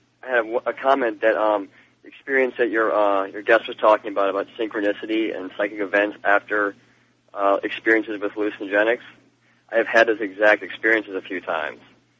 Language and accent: English; the South, United States; I'm from the South, obviously, and down here, method of choice is usually hallucinogenic mushrooms.